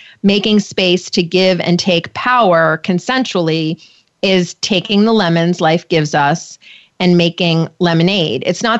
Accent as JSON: {"language": "English", "region": "New York", "country": "United States", "tie": "born or raised there", "said": "I grew up in New York, so you might say, well, yeah, I mean, if you grew up on Long Island, you just met only Jewish people. But I actually grew up in an all-white Christian town with no Jewish people."}